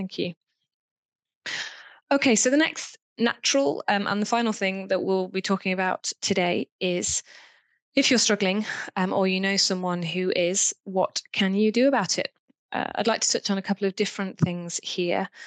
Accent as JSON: {"language": "English", "region": "England", "country": "United Kingdom", "said": "We ask if someone's okay, and our go-to response as English people is, yes, I'm fine."}